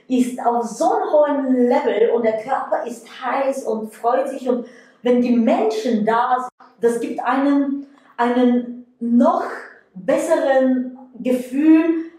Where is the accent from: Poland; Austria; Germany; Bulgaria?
Bulgaria; Ich persönlich für mich selber als Bulgarin und mega wildes Kind und Teenager finde es toll, dann auch mal ein Deutscher geworden zu sein.